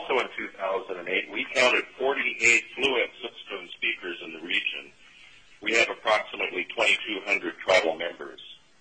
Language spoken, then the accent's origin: English; Cordova, Alaska, United States; When I was growing up in Cordova